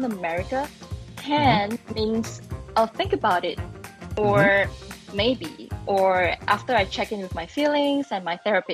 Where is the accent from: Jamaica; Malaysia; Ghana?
Malaysia; now in United States; born and raised in Malaysia, now a US citizen living in the States. So basically, Malaysian foundation, American software update.